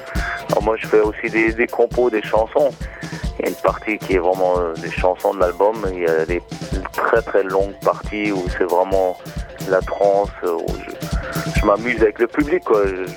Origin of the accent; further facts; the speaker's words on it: Berlin, Germany; also born or lived in Los Angeles, United States / Dole, France; now in Paris, France; Je suis moitié jurassique et moitié iranien. Mon père vient de Téhéran. Et après, j'ai grandi à Berlin et aux États-Unis, à Los Angeles. Et j'ai vécu un peu dans le Jura, dans mon adolescence aussi. Un bled perdu qui s'appelle Dole.